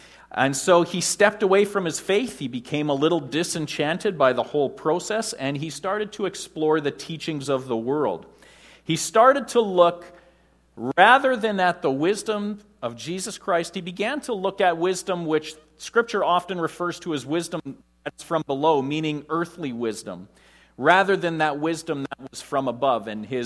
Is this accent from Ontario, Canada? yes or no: no; Saskatchewan, Canada; Growing up in Saskatchewan, we thought a John Deere tractor in a wheat field was fine art.